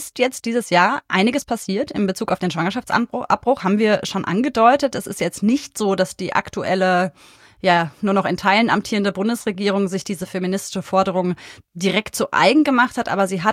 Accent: Berlin, Germany; das bin ich aus Berlin.

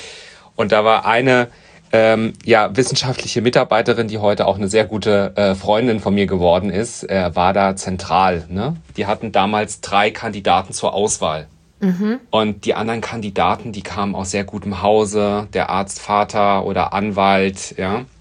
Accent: Germany; Also ich habe eigentlich einen Migrationshintergrund. Das heißt, meine Eltern kommen eigentlich aus Serbien. Und ich bin selber aber in Deutschland geboren, dort aufgewachsen und auch zur Schule gegangen.

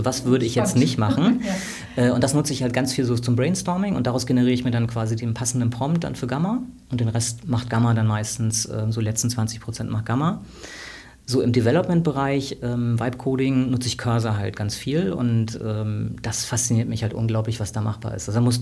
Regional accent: East Germany, Germany; born there; ich bin im Osten geboren, mit 14 war die Wende

